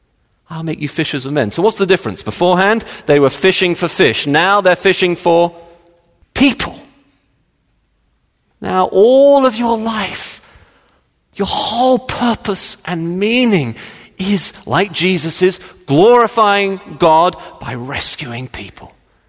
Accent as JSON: {"language": "English", "region": "Texas", "country": "United States", "said": "But, you know, in case you didn't realize, I'm from Texas."}